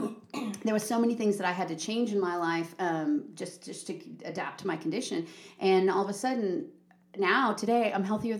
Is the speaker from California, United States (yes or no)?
yes; California, United States; And I'm from California. So obviously I grew up around it.